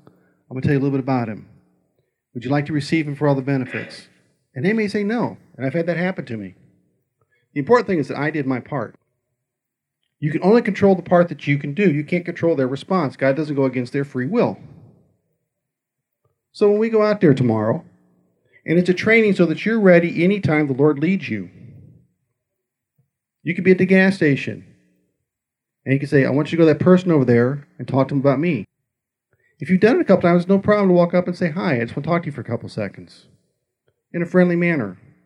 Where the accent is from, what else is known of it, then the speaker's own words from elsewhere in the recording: United States; And I said, listen, I'm from the United States of America. We invented it.